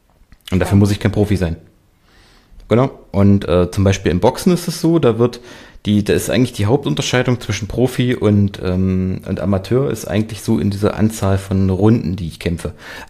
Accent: Erfurt, Thuringia, Germany; ich komme aus Erfurt. Hier bei uns in der Nähe ist das wunderschöne kleine Städtchen Bad Langensalza.

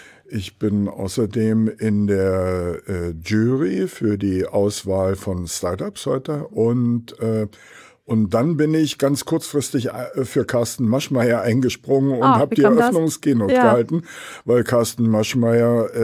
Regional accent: Berlin, Germany; den Berliner Standort in meiner Heimatstadt Berlin aufgebaut und geleitet

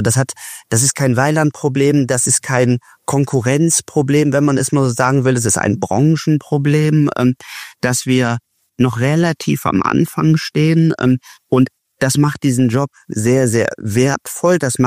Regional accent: Cologne, North Rhine-Westphalia, Germany; ich komme aus Köln

